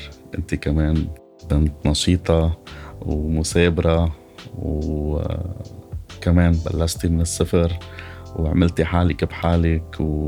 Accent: South Governorate, Lebanon; حبي لبلدي، للجنوب، أنا ابن الجنوب

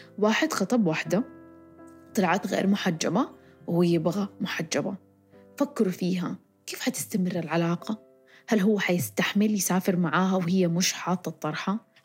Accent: Saudi Arabia; وأنا بالتحديد بتكلم عن المجتمع السعودي، أنا كسعودية وتربيت في المجتمع السعودي

